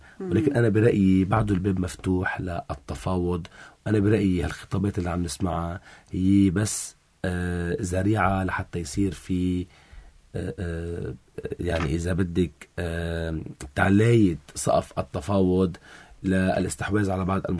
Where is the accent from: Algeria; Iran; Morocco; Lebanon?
Lebanon